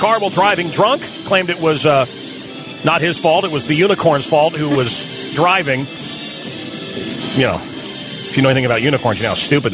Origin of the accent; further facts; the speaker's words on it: Kansas City, Missouri, United States; Half of the schools in Kansas City, my hometown, are going to be closed.